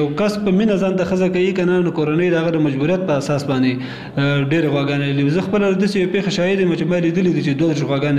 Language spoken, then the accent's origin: Pashto; Kunar, Afghanistan; زه اصلا د کونړ ولایت اوسېدونکی یم. ګوره ما په نورستان کې وخت هم تیر کړی